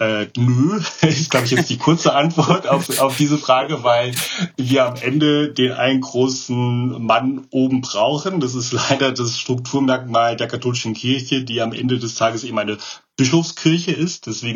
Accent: Germany; jetzt schaue ich wieder als Deutscher auf die Weltkirche

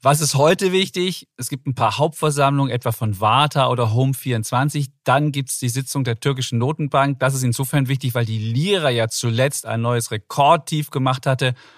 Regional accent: East Germany, Germany; born there; für mich als gebürtigen Ostdeutschen

